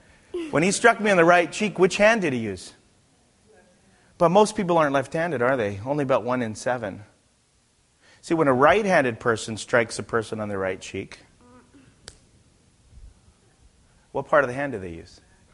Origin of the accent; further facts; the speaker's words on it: Canada; now in United States; You know, the funny thing is, see, I'm Canadian.